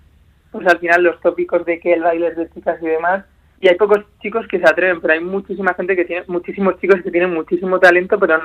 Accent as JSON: {"language": "Spanish", "country": "Spain", "said": "si somos de España, pues esa esencia latina española que se note que somos de aquí"}